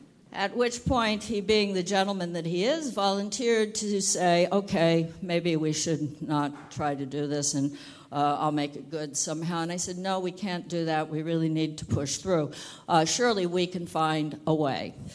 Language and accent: English; Midwest, United States; I came from the Midwest.